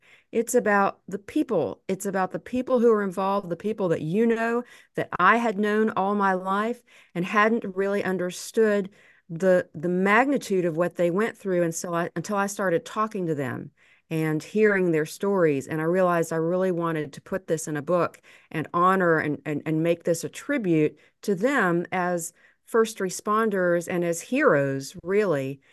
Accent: Waverly, Tennessee, United States; because, you know, as you said, I'm from Waverly. I knew about this disaster.

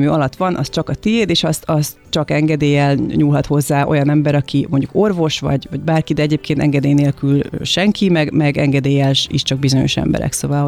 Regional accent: Hungary; azért magyarként ez egy szokatlan látvány volt

